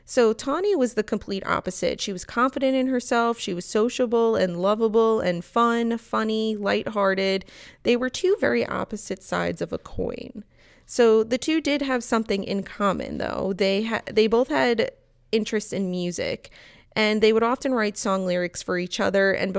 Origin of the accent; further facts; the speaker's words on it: New York, United States; I'm from New York. Maybe that's why I'm just kind of like more lenient about it.